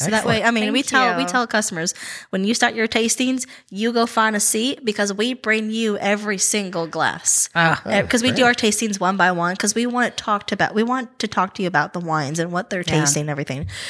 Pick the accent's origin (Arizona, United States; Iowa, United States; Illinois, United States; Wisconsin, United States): Wisconsin, United States; Because I'm from Wisconsin, so I grew up on Culver's.